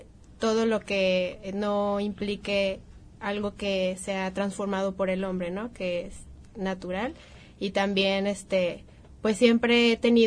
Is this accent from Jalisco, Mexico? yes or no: no; León, Guanajuato, Mexico; yo vengo de León, vengo de una ciudad pues ya un poco grande, y vengo muy alejada de todo el ámbito del campo, lo natural.